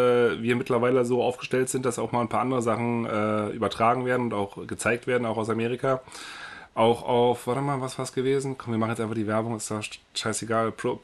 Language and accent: German; Berlin, Germany